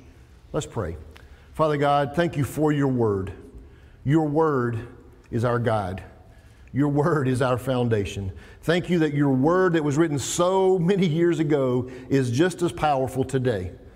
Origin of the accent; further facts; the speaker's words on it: Hickory, North Carolina, United States; So I grew up in Central Baptist Church in Hickory, North Carolina. And I really did grow up there. We live 9/10 of a mile from there.